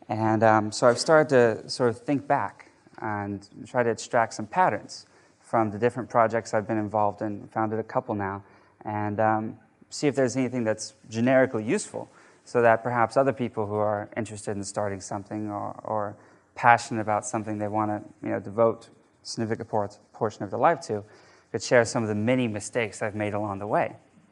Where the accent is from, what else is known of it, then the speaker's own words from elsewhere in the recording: Texas, United States; I realized the common thread between us, which is we're both from Texas.